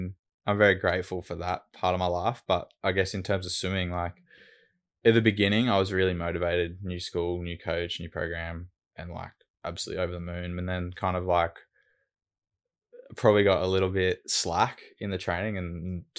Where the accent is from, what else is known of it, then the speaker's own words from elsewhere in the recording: Brisbane, Queensland, Australia; So I've grown up in Brizzy and lived in Brizzy my whole life on the south side of Brizzy.